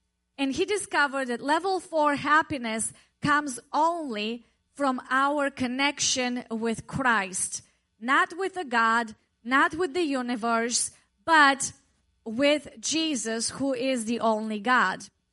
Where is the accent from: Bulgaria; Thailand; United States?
Bulgaria; English is a second language; When I was growing up in Bulgaria, my grandma would teach me how to plant seeds in the garden.